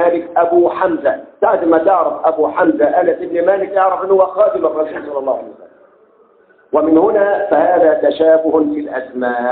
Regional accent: Monufia Governorate, Egypt; وهو من الشرقية وأنا من المنوفية

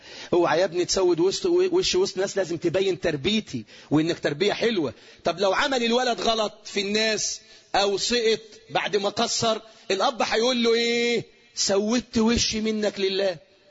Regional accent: Egypt; بلدنا مصر

